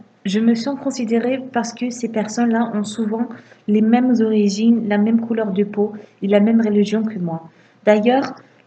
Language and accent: French; Germany; moved away as an adult; now in France; je suis née en Allemagne et j'ai vécu presque toute ma vie. Mais mes parents viennent du Maroc et moi j'ai décidé de venir en France dans le cadre de mes études